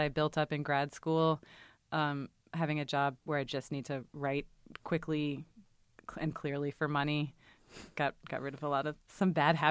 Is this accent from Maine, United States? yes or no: no; Richmond, Virginia, United States; I grew up in Richmond, Virginia.